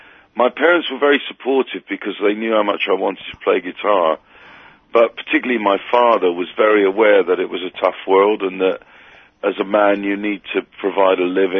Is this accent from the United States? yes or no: no; Poole, South West England, United Kingdom; born there; I was born in Poole, really.